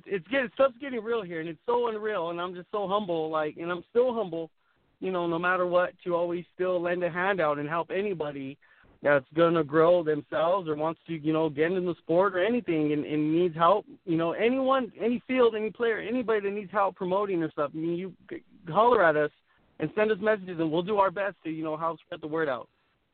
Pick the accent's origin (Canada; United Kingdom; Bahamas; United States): United States; Oxnard, California; I mean, I'm from Oxnard, so